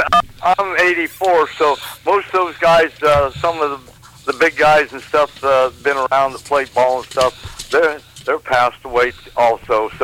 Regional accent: Ohio, United States; And I said, my goodness, I'm from Ohio.

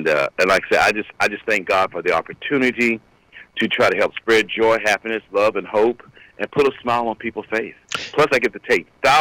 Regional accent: Arkansas, United States; And while I was growing up in Arkansas, like I said, my dad came home one Christmas Eve

